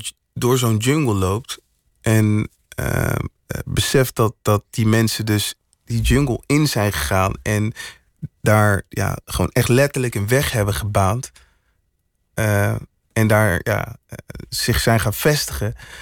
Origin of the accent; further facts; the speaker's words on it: Netherlands; Ik ben gewoon Nederlander natuurlijk, maar wel met Surinaamse roots.